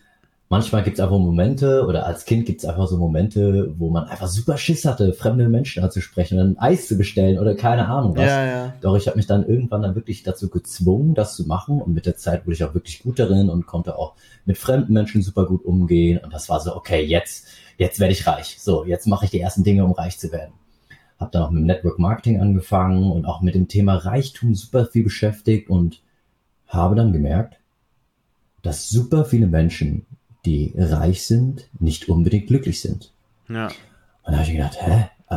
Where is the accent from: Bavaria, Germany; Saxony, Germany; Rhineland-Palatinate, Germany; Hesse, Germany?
Bavaria, Germany; Aschaffenburg; born there; ich bin in Aschaffenburg geboren und meine Eltern sind damals nach Deutschland ausgewandert